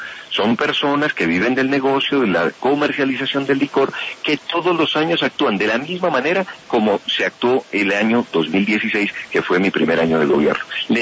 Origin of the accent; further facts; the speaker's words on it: Nariño, Colombia; lo que pasó en el departamento de Nariño después de volver a mi tierra después de 20 años